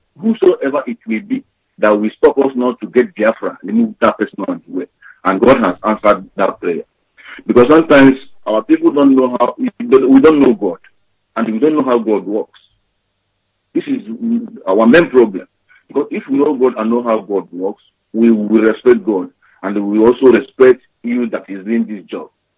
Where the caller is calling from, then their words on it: Osaka, Japan; I'm calling from Japan